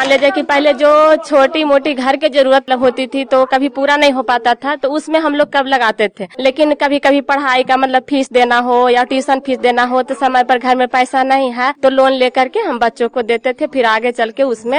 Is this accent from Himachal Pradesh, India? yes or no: no; Cheran, Bihar, India; ग्राम चेरन हुआ, नालंदा जिला की निवासी हूँ।